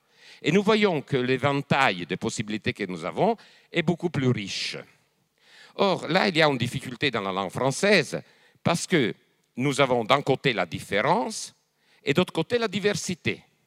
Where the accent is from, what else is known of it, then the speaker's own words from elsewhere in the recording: France; moi en tant que français